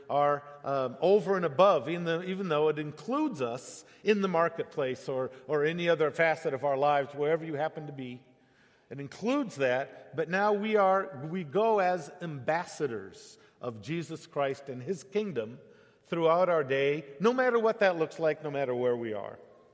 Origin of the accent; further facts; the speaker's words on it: Brazil; I'm son of missionary parents who were missionaries also in Brazil. So I was raised in Brazil from the time I was a year old